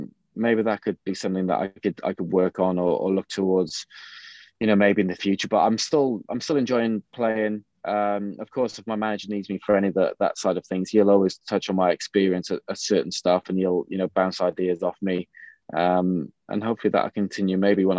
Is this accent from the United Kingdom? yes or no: yes; Cardiff, Wales, United Kingdom; yes, I was from Cardiff. I always wanted to play for Cardiff growing up as a kid.